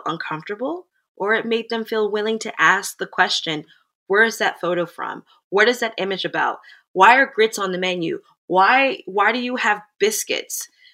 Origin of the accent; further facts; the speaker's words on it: Jamaica; being I'm a Jamaican woman and my husband is a Greek background.